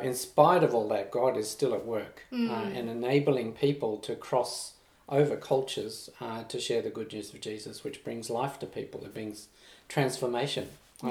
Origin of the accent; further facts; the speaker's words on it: Australia; also born or lived in Sweden / Thailand; So I was born in Sweden, so I've got experience of living in a few different countries, so Sweden and then Australia, where I grew up. And then Thailand, of course, for quite a big amount of time.